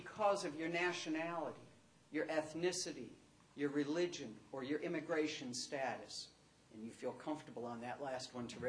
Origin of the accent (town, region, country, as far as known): Buffalo, New York, United States; born or raised there